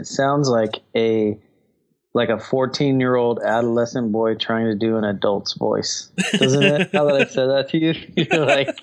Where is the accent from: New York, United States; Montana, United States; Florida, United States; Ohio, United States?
Florida, United States; Orlando; You know, I grew up in Orlando.